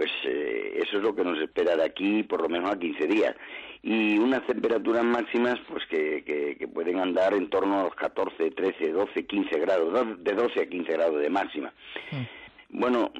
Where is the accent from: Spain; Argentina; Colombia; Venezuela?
Spain; Andalusia; he estado yo en el sur, que es mi tierra, sí. en Andalucía